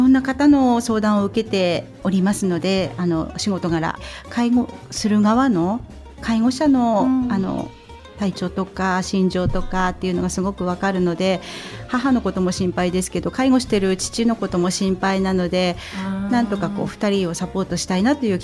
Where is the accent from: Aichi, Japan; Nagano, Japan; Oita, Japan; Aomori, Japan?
Aomori, Japan; Hachinohe; 八戸市です。